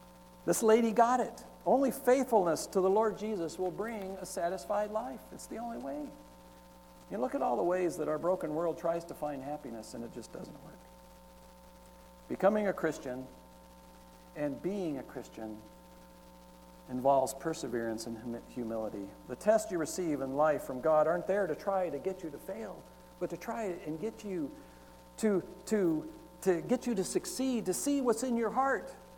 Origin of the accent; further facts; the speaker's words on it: Texas, United States; maybe it's because I'm from Texas.